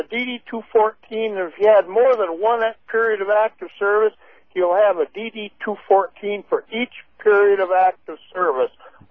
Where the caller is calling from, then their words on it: Durand, Michigan, United States; Durand, Michigan.